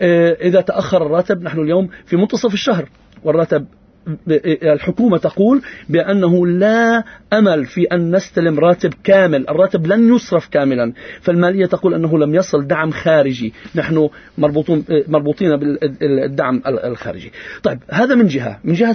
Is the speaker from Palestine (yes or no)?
yes; Palestine; هو الجانب الأهم في حياتنا كفلسطينيين